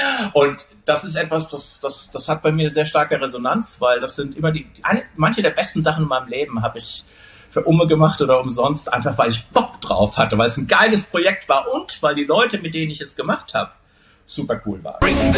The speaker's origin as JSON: {"language": "German", "town": "Wuppertal", "region": "North Rhine-Westphalia", "country": "Germany", "said": "wir kommen aus Wuppertal. Wir sind stolz drauf, aus Wuppertal zu kommen."}